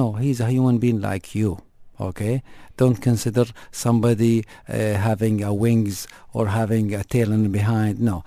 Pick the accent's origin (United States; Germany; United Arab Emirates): United Arab Emirates; Ajman; Where are you from? I told him, I'm from Ajman.